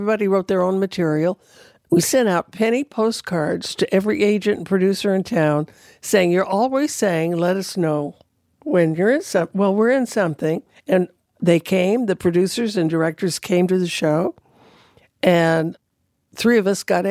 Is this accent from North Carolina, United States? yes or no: no; California, United States; And I said, I'm from California.